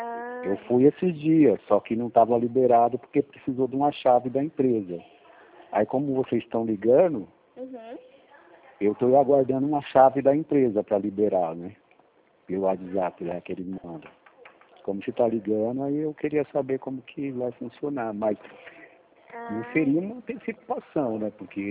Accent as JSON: {"language": "Portuguese", "region": "São Paulo", "country": "Brazil", "said": "Eu sou de São Paulo."}